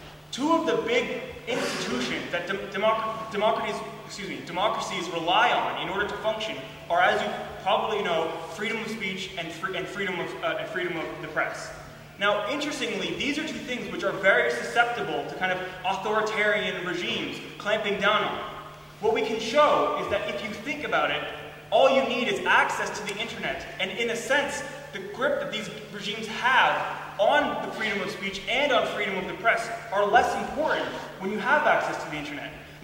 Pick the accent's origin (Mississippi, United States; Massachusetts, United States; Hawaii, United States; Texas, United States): Massachusetts, United States; Boston; I grew up in Boston, and there's something you learn in Boston, and that's you can't trust Harvard types at all.